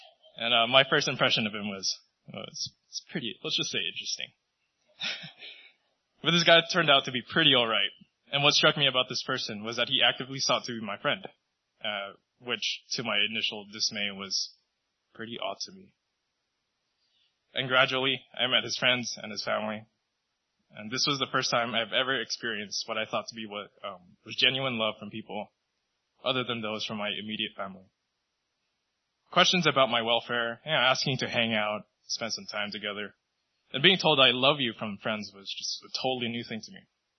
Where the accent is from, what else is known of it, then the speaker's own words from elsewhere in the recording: Union City, California, United States; also born or lived in Philippines; I'm 19 years old. I grew up in Union City for the vast majority of my life. I moved over here when I was about 3 or 4 from the Philippines.